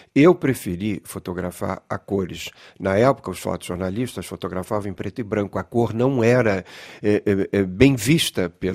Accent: Rio de Janeiro, Brazil; Aí eu vinha do Rio de Janeiro, uma cidade cheia de vida na época dos anos 70, com bossa nova e cinema novo e tropicalismo.

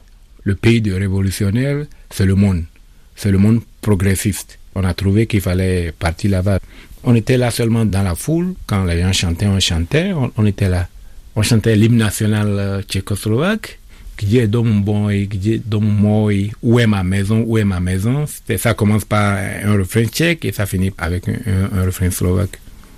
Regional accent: Benin; Chez nous, au Bénin, on parlait de l'organisation d'une conférence nationale.

